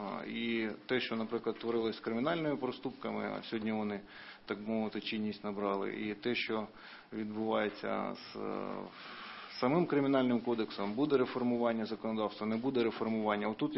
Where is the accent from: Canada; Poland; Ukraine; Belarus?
Ukraine; Crimea; Я сам з Криму